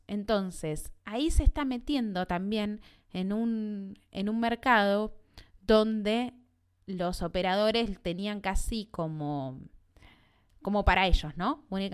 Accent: Argentina; o quizás porque soy argentina

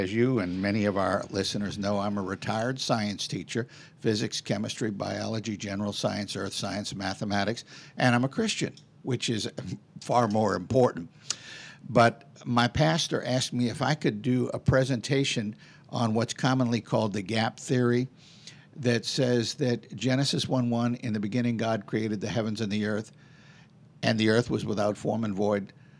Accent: United States; born there; I didn't do a thing to deserve being born in this country. I'm thankful to be an American. I'm glad I'm an American.

